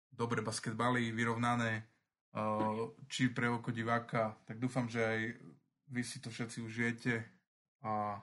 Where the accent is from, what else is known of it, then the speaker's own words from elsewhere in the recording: Spiš, Slovakia; keďže som Spišiak